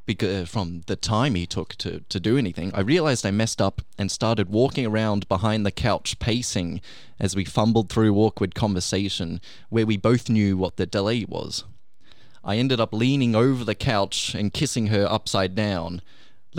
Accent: England, United Kingdom; born there; Well, you're an editor and I'm English by birth.

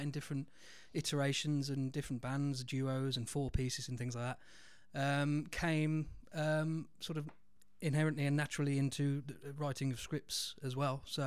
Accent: Bewdley, West Midlands, United Kingdom; A little place called Bewdley, which is

